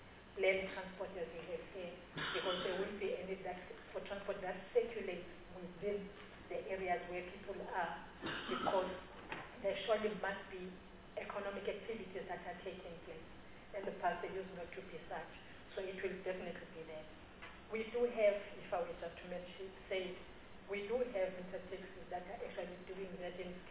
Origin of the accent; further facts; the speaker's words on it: Pretoria, Gauteng, South Africa; I'm from Pretoria.